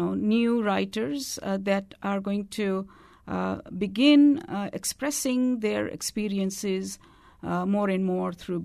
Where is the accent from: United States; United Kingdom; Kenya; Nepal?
Kenya; I grew up in Kenya, and my ancestry is from India. And growing up in Kenya